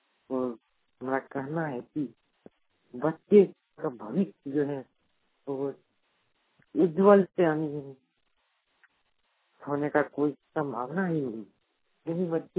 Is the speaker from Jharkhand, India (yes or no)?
yes; Jharkhand, India; मैं देवघर जिले के निवासी हूँ, ग्राम पंगन बेरहा जयपुर थाना जयपुर जी पंचायत 3 नंबर 81 41।